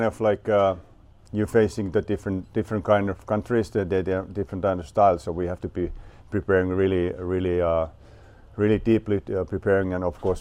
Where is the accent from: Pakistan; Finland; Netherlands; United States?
Finland; English is a second language; of all, I'm the first head coach in a Czech team, and then the world championship tournament is in my home country in Finland.